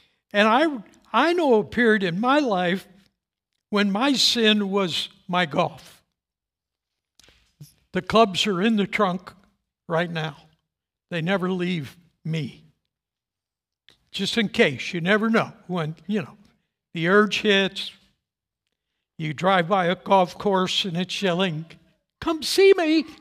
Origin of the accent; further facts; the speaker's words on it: St. Louis, Missouri, United States; Now, I grew up in St. Louis, taught my whole life not to stand up in a boat.